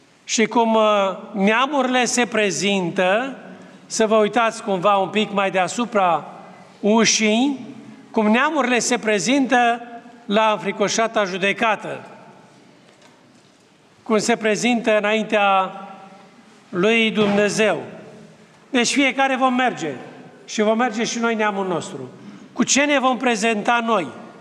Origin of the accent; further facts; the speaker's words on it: Bukovina, Romania; având în vedere că suntem bucovineni și a fost ziua noastră a bucovinenilor, că suntem români